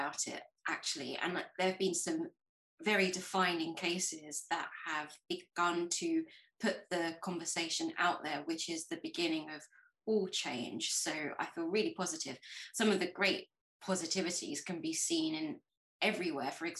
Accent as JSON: {"language": "English", "region": "South East England", "country": "United Kingdom", "tie": "born or raised there", "said": "I grew up in Kent."}